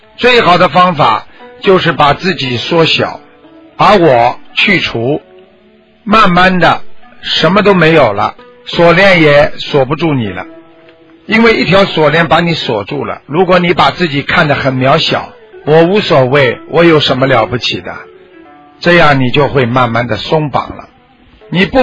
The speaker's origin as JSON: {"language": "Chinese", "country": "China", "said": "我们中国人说啊，讲孝道，讲礼节"}